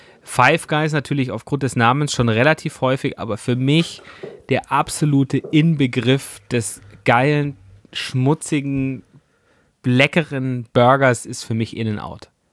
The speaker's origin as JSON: {"language": "German", "region": "Swabia", "country": "Germany", "tie": "born or raised there", "said": "ich bin ja eigentlich im Schwabenland aufgewachsen"}